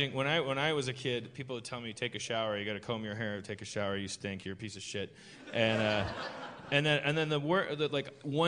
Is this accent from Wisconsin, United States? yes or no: yes; Milwaukee, Wisconsin, United States; I'm from Milwaukee, Wisconsin, and there's there was a war hero from there that fought in World War II